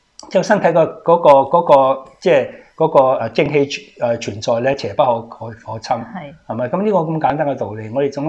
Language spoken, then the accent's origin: Cantonese; Hong Kong; 点解我哋香港人点解唔会做呢